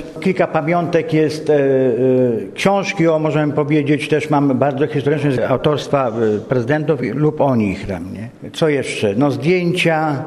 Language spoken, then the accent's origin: Polish; Człuchów, Pomeranian Voivodeship, Poland; jestem z Człuchowa.